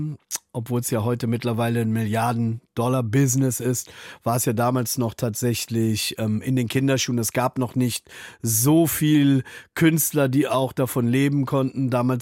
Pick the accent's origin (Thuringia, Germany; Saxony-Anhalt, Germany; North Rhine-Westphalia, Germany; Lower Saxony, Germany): Lower Saxony, Germany; Braunschweig; Viele haben in Braunschweig, wo ich herkomme, eigentlich nur Heavy-Metal gehört.